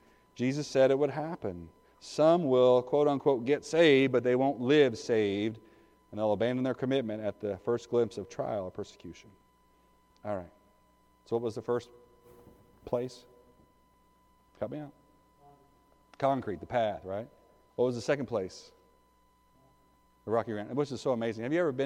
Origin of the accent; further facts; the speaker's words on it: Decatur, United States; back in my home church where I grew up in Decatur